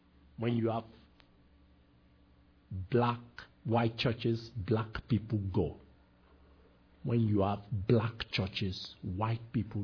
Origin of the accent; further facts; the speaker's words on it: Southwest, Nigeria; I come from Yoruba land.